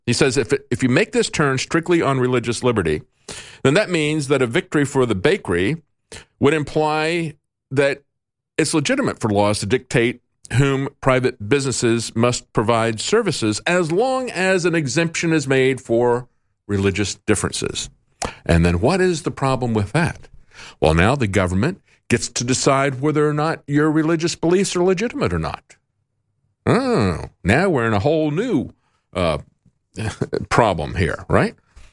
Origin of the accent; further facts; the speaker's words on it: the South, United States; I've said before that growing up in the South, when there was a civil rights revolution there, what I saw was a backlash against government mandates against discrimination.